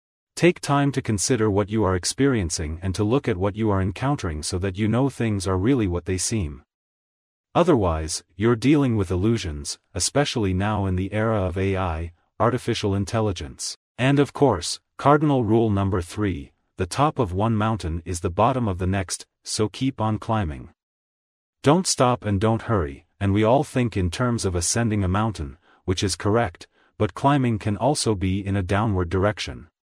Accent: Baltimore, Maryland, United States; When I was a young boy growing up in Baltimore and inspired by Brown versus Board of Education and Thurgood Marshall

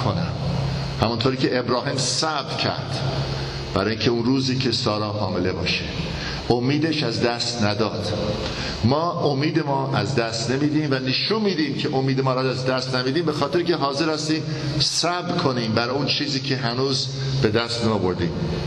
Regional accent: Tabriz, East Azerbaijan, Iran; به خاطر که بچه تبریزم از سگ بدم میاد

